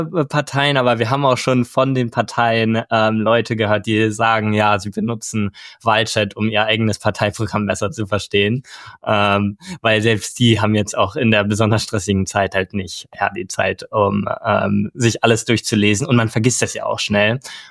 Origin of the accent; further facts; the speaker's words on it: Hamburg, Germany; moved away as an adult; also born or lived in Munich; now in Cambridge, United Kingdom; ich komme aus Hamburg, habe danach in München studiert, bin dann jetzt hierher für den PhD gekommen, also nach Cambridge und bin jetzt seit ungefähr anderthalb Jahren hier